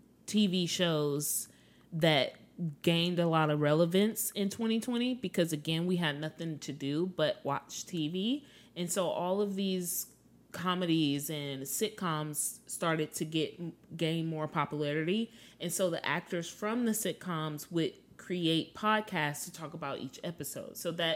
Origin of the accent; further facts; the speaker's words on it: Detroit, Michigan, United States; now in Dallas, United States; I'm from Detroit, Michigan. My husband is from Texas, and we currently live in Dallas, Texas.